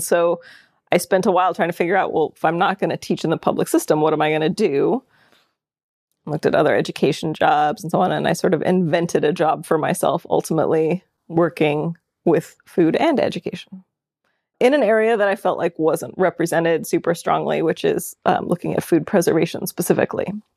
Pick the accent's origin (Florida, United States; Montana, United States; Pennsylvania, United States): Montana, United States; moved away as an adult; I grew up in Montana. I've been here since then.